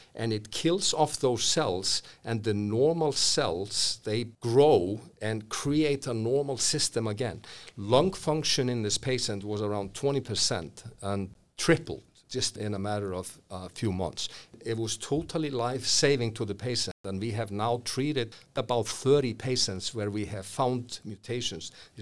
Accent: Iceland; because I'm from Iceland

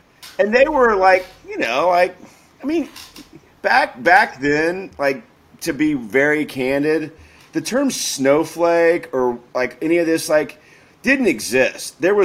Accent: Houston, Texas, United States; I grew up in Houston, see?

